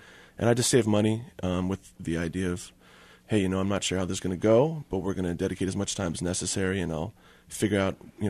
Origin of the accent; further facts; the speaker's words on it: East Coast, United States; whereas I grew up in the East Coast, and so coming to the Midwest was kind of like a second home already